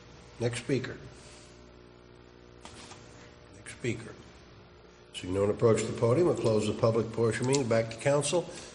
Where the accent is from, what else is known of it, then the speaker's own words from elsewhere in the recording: New Jersey, United States; as a kid growing up in Pagoda, New Jersey, I lived in a corner lot